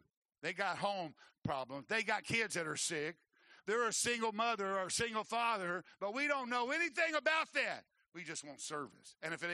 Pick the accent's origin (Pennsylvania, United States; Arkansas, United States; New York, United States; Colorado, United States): Arkansas, United States; I know you ain't never supposed to say that, but I'm from Arkansas, so you just count that back there.